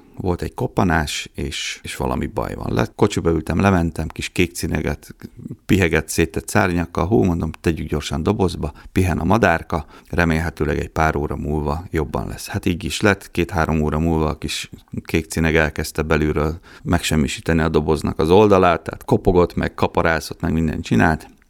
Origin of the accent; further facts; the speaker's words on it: Miskolc, Borsod-Abaúj-Zemplén, Hungary; Én az Avason nőttem fel, és hát utána ugye az ember érzékenyebb lesz ilyenekre.